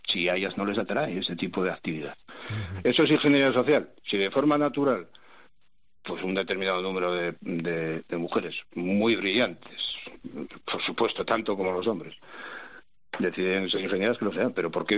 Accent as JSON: {"language": "Spanish", "region": "Asturias", "country": "Spain", "said": "yo soy asturiano"}